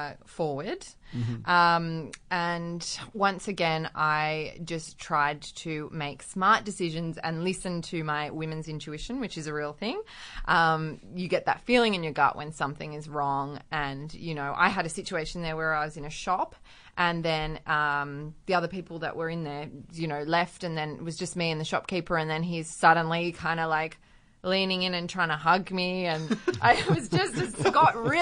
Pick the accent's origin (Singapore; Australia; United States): Australia; especially being an Australian woman